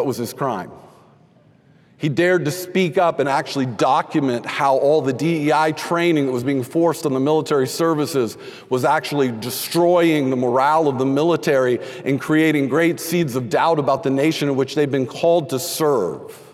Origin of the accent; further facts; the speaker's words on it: Texas, United States; I hate to say that, but I grew up in Texas. You can't be a Steeler fan in Texas.